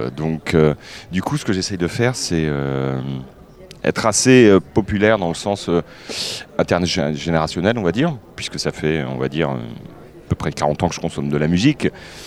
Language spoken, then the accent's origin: French; Centre-Val de Loire, France; j'ai grandi dans l'Eure-et-Loire, donc une région assez pauvre culturellement